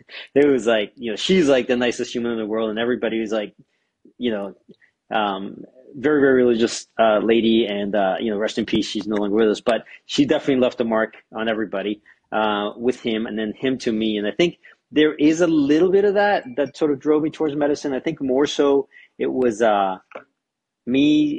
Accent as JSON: {"language": "English", "town": "Springfield", "region": "Missouri", "country": "United States", "tie": "born there", "said": "So Springfield, Missouri, which is like, I think every state in America has a Springfield, but right. I was born in Springfield, Missouri."}